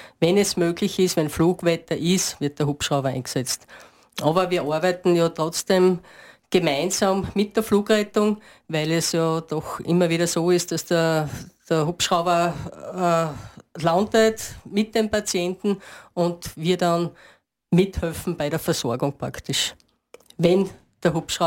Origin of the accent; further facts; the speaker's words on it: Styria, Austria; Also bei uns in der Steiermark kommst du nach Graz